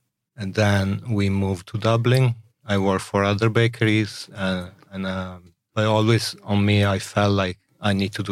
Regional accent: Italy; English is a second language; moved away as an adult; now in London, United Kingdom; I grew up in Italy and I'm Italian.

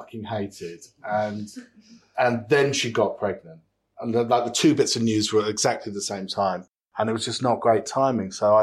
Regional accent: England, United Kingdom; I desperately don't want to do it because I'm English.

